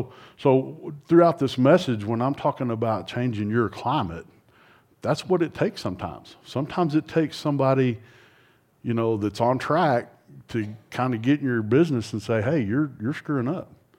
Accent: Hereford, Texas, United States; So I came from Hereford, Texas.

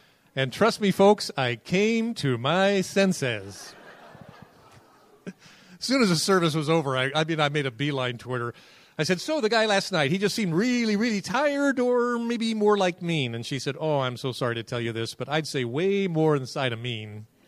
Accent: Akron, Ohio, United States; now in New York, United States; I was headed from LaGuardia out to Akron, Ohio, where I spent part of my growing up years. And I was going to my home church.

